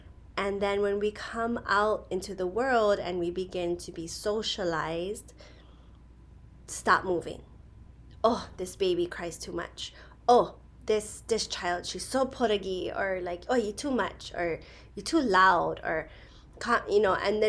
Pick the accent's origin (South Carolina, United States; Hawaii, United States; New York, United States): Hawaii, United States; as a Pacific Islander, as a Hawaiian woman, as mixed, as a mother who is entering midlife